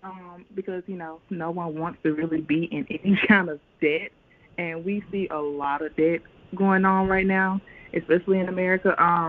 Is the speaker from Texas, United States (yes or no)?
no; Greenwood, Mississippi, United States; I'm originally from Greenwood, Mississippi. I attended Mississippi University for Women for my bachelor's, and then I attended Mississippi Valley State for my master's.